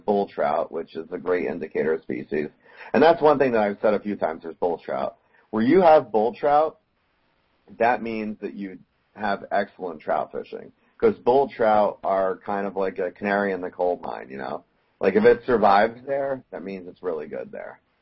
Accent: New Jersey, United States; You know, I mean, that's a Montana thing, and I'm from New Jersey, so people have to give me some leeway on that one.

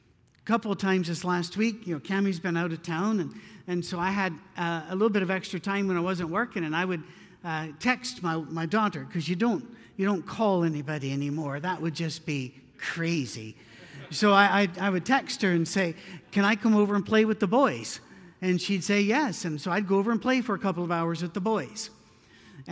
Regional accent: Scotland, United Kingdom; moved away; You know, I'm not very Scottish anymore. I've been away for a long time, but I'm too Scottish for that.

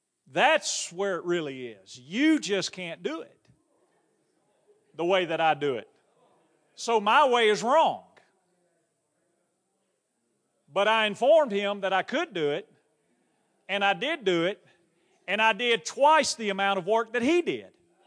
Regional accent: Louisiana, United States; I'm from Louisiana, but hunting wasn't my thing.

